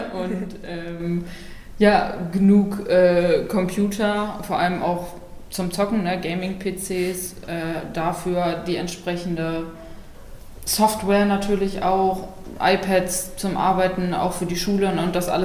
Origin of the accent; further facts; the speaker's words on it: Salzgitter, Lower Saxony, Germany; Ich komme aus Salzgitter und arbeite da auch bei der Stadt Salzgitter